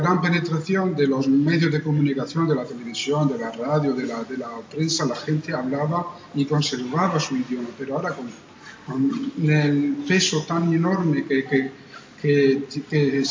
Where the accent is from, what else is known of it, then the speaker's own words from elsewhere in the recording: Region of Murcia, Spain; lo que nos identifica como murcianos